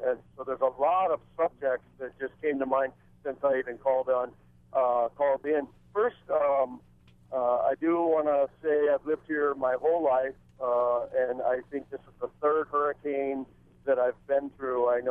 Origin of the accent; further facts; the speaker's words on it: Kalapana, Hawaii, United States; I grew up down in Kalapana.